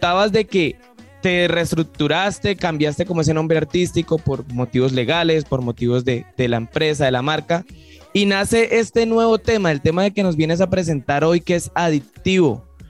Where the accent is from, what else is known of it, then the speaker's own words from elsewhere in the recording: Ibagué, Tolima, Colombia; now in Cali, Colombia; No, yo no soy caleño. Amo a Cali porque llevo muchos años en Cali, pero soy ibaguereño, soy hincha del Tolima.